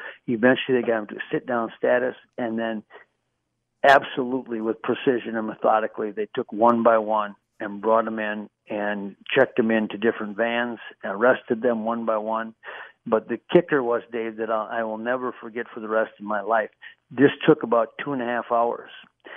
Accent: Minnesota, United States; you should be incredibly proud as a Minnesotan to see how they have handled this

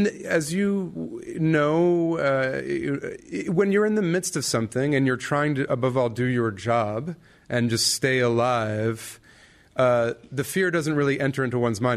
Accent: United States; They wanted to know how I, as an American, thought about the situation

